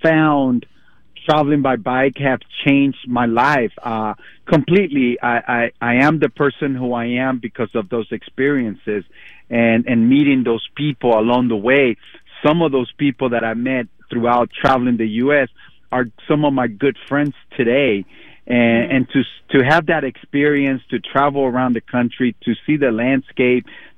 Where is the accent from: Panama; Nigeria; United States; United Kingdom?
Panama; I grew up and I was born in Panama.